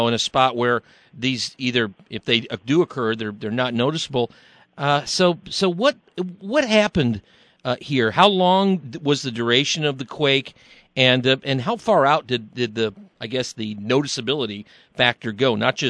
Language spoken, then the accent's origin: English; West Coast, United States; now in Michigan, United States; I'm from the West Coast. Earthquakes, you get used to them out there, especially if you're right along the coast.